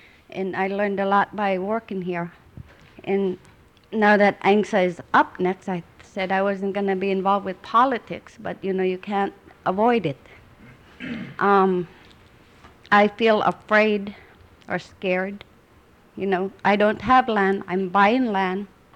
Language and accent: English; Alaska, United States; now in Kenai, United States; I'm from the Nana region. And when I first moved on here to Kenai, I didn't know that there was a tribe that existed down here.